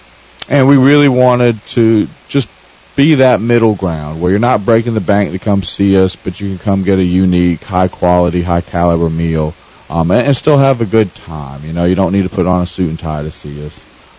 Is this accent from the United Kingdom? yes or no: no; Wilmington, United States; I'm lucky in that I'm from Wilmington and I've been able to assemble this crew.